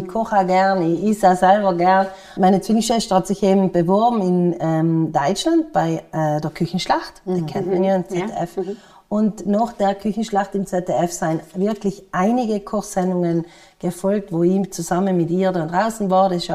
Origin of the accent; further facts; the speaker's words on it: Kaltern, Trentino-Alto Adige, Italy; now in Eppan, Italy; Ich bin am Kaltersee aufgewachsen. Ich oder wohne mittlerweile in Eppen, aber mein Herz schlägt weiterhin für den Kaltersee und für Kalter natürlich.